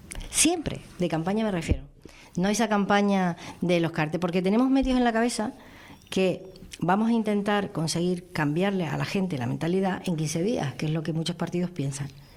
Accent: Icod de los Vinos, Canary Islands, Spain; Al ayuntamiento de mi pueblo, de ICOD, y se presentaba un partido local, que mi hermano estaba dentro de la lista, el último de la lista estaba, y lo hacían en una carpintería. Yo era una niña y fui acompañando

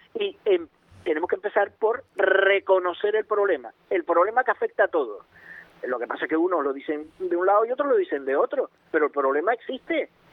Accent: Spain; Eso como administrado, como ciudadano español

